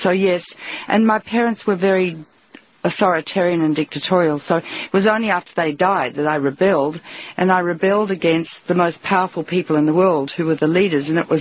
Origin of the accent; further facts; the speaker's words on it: Australia; I'm an Australian, so we shoot straight from the shoulder.